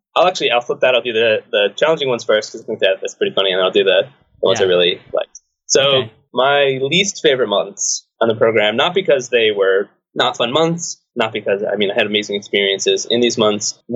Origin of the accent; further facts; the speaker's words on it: United States; I think as an American, you have all these conceptions in your head of Serbia